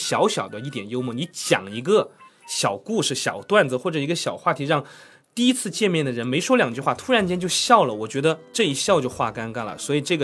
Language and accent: Chinese; Sichuan, China; 我来自四川